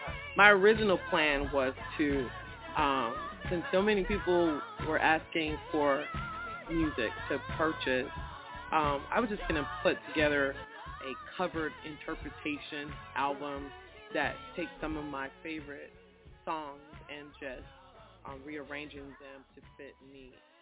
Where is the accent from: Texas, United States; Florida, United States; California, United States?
Florida, United States; Jacksonville; Well, I am from Jacksonville, Florida, and my parents, of course, was in church, in Pentecostal church